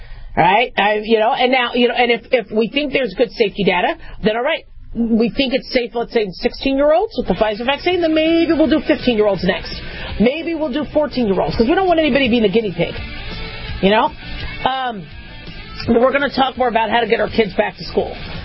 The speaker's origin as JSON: {"language": "English", "region": "California", "country": "United States", "said": "And I love California. I'm from California, you know, so I'm still a Californian."}